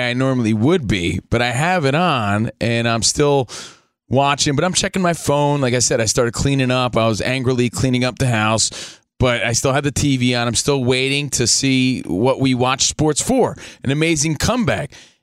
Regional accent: New Jersey, United States; And I'm from New Jersey, so maybe me.

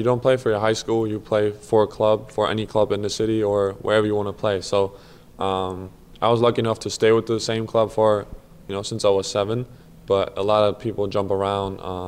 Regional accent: Berlin, Germany; So I went through all the youth program of Alba Berlin, which is my hometown team

